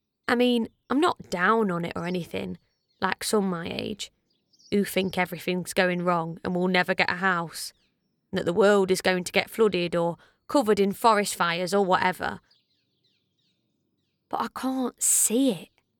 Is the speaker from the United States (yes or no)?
no; New Ollerton, East Midlands, United Kingdom; born there; I'm 19. I was born here in Ollerton. Not here, not old Ollerton, but in New Ollerton.